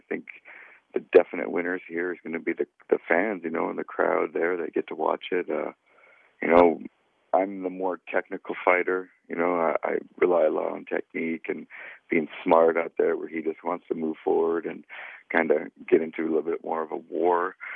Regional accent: Duncan, British Columbia, Canada; in my hometown, Duncan.

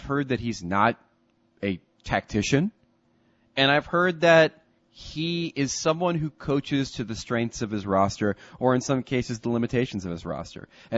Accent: United States; So as an American

